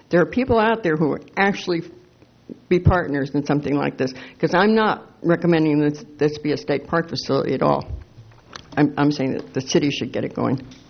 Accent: Morro Bay, California, United States; from Morro Bay.

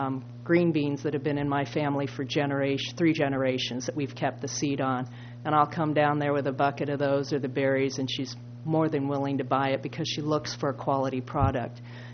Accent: Los Osos, California, United States; I'm from Los Osos. I've been fortunate. I'm a second-generation native here to Los Osos and Morro Bay.

